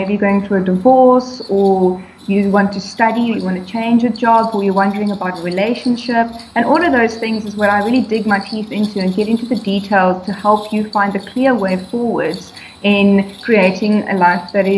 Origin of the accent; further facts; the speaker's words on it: Somerset West, Western Cape, South Africa; now in Durbanville, South Africa; Born and bred from Somerset West, Cape Town. I've moved to Durbanville side of the world about 2 years ago.